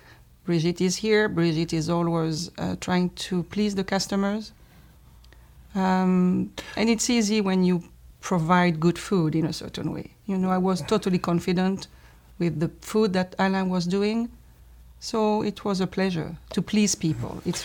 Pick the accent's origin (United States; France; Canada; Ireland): France; English is a second language; moved away as an adult; now in London, United Kingdom; I am from France.